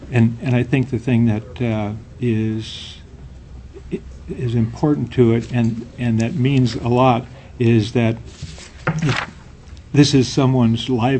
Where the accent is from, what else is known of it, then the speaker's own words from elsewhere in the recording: Ketchikan, Alaska, United States; also born or lived in San Francisco; I was born in San Francisco, but my father worked on the Alaska Highway, and so that's how he got acquainted with wow. southeastern Alaska. And so he, when the war was over, we moved to Ketchikan, and he became a fisherman.